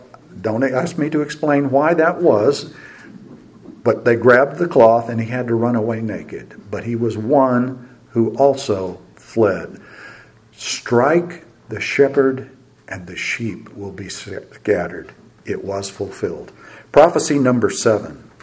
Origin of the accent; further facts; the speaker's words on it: Scotland, United Kingdom; As a Scottish guy, I can't waste paper like that, so here we go.